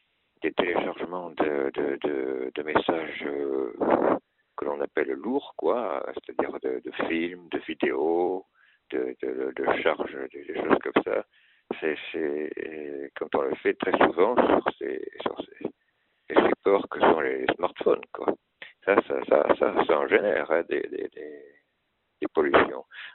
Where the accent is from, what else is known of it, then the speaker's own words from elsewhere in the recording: Bordeaux, Nouvelle-Aquitaine, France; je suis de Bordeaux, j'étais dans le sud-ouest.